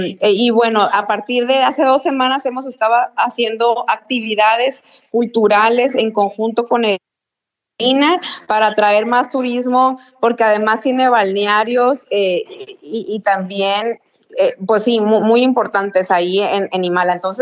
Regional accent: Sinaloa, Mexico; somos bendecidos los sinaloenses.

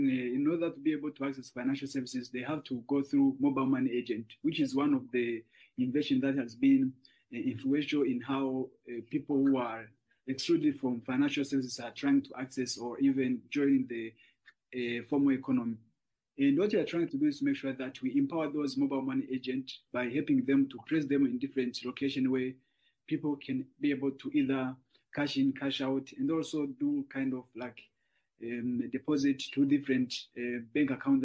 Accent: Burundi; I am from Burundi

